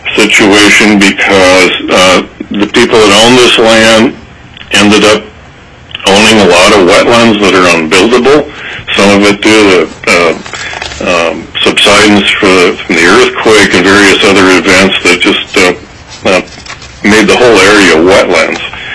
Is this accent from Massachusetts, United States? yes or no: no; Eagle River, Alaska, United States; I'm from Eagle River, Alaska, a longtime waterfowl hunter